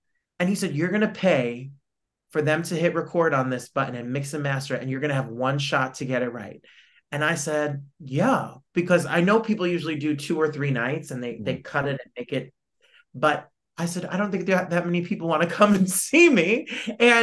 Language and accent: English; New Jersey, United States; But I grew up in Jersey, so I loved … was the first concert I saw.